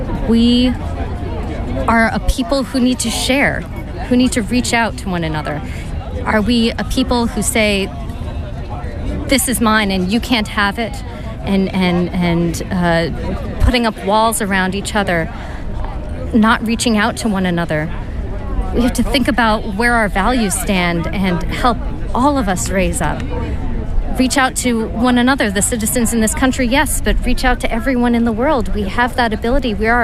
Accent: Arlington, Massachusetts, United States; I am from Arlington, Massachusetts.

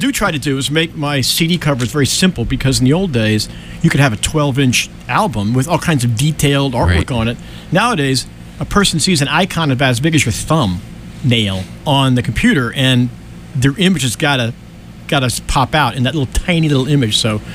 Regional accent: Tullamore, County Offaly, Ireland; from Tullamore.

